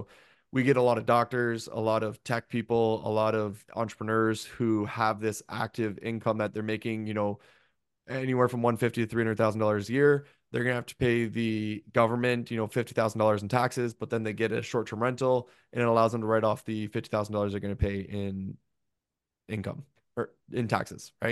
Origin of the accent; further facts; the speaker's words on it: Canada; And I'm also Canadian, so I haven't been able to take advantage of it because I'm not American.